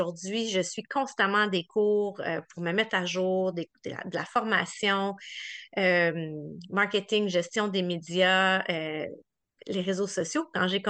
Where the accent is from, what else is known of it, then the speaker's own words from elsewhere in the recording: Montreal, Quebec, Canada; Ben, je suis une fille de Montréal, donc née, grandie, j'habite toujours à Montréal, c'est chez nous. J'ai grandi dans le quartier Huntsic.